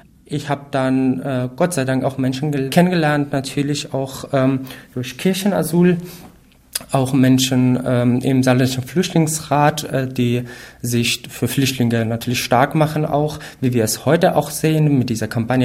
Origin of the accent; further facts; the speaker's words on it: northern Syria, Syria; now in Germany; ich komme ursprünglich aus Syrien, aus Nordsyrien. Da komme ich aus einer kleinen Minderheit der Kurden, die dort leben. Ich bin 2017 nach Deutschland gekommen, am 1.1. bin ich hier eingetroffen.